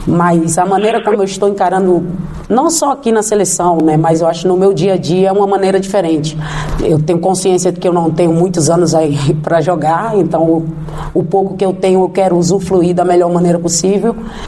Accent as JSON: {"language": "Portuguese", "country": "Brazil", "said": "Eu, como brasileiro"}